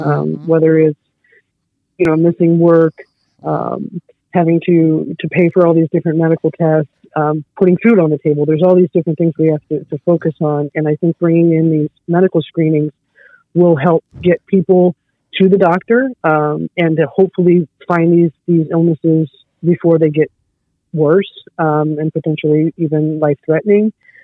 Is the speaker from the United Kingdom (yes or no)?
no; St. Louis, Missouri, United States; I actually grew up, my family is a lifelong St. Louisans. We grew up in North County, where most of this waste is concentrated. Grew up playing in Coldwater Creek.